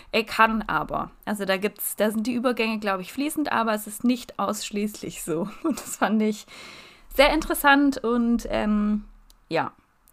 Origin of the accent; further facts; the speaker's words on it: Baden-Württemberg, Germany; accent: Swabian; Oh, sorry, ich rede hardcore Schwäbisch. Ich bemühe mich, ich merke es gerade selber, aber ich bemühe mich jetzt wieder.